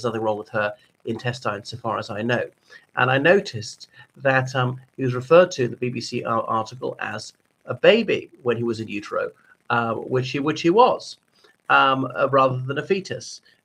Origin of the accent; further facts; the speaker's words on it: Ireland; from Ireland.